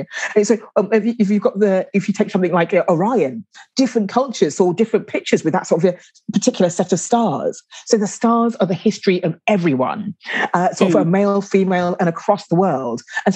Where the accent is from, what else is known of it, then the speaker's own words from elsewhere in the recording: London, United Kingdom; I was mentioning that I grew up in London.